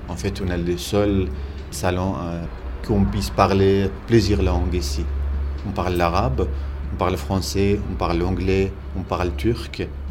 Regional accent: Iraq; French is a second language; now in France; En fait, chez moi, en Irak, la ville où j'ai né, c'était une ville de 1 500 000 habitants.

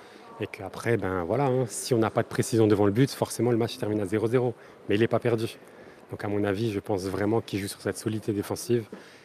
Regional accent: France; en tant que Français, on s'attendait à un peu mieux quand même de l'équipe de France.

